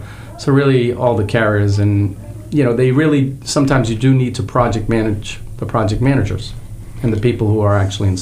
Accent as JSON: {"language": "English", "region": "Massachusetts", "country": "United States", "tie": "born or raised there", "said": "I grew up in Massachusetts. But in terms of here, obviously I live here for the last 10 years, but I have business in almost 49 states."}